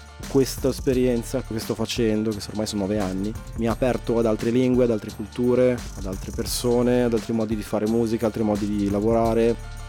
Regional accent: Genoa, Liguria, Italy; moved away as an adult; now in Switzerland; sono un DJ produttore, 42 anni, sono nato e cresciuto a Genova e mi sono trasferito in Svizzera nel 2013.

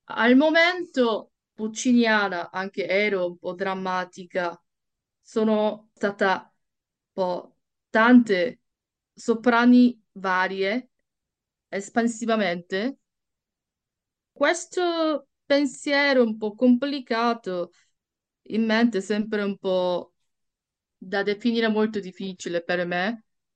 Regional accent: South Korea; Italian is a second language; now in Switzerland; sono coreana, soprano in Ticino, in Svizzera.

